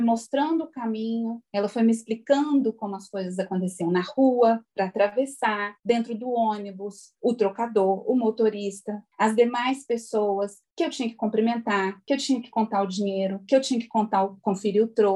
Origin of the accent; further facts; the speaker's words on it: Minas Gerais, Brazil; Eu sou mineira, mas eu sou gente real, como a gente fala na escola.